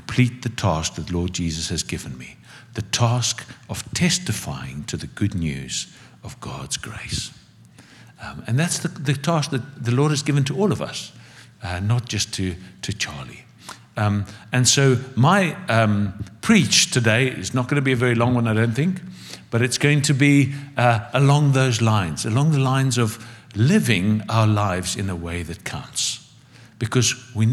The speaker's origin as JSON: {"language": "English", "country": "Zimbabwe", "tie": "born there", "said": "I was born in Zimbabwe and my dad was Greek and, you know, but we're also British and got South African citizenship and now we're moving here."}